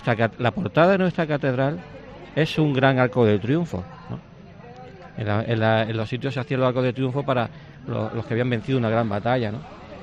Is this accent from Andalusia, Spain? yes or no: yes; Granada, Andalusia, Spain; Sí, yo me siento granadino, bueno, nacido en Granada, claro, siempre en Granada